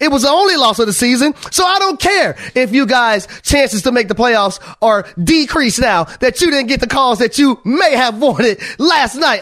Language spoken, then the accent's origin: English; Georgia, United States; He's from Georgia. I'm from Georgia.